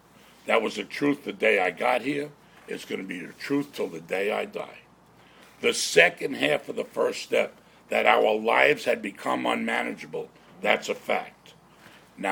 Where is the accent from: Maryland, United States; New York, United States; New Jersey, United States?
New York, United States; I'm from New York, in case you have a hearing problem.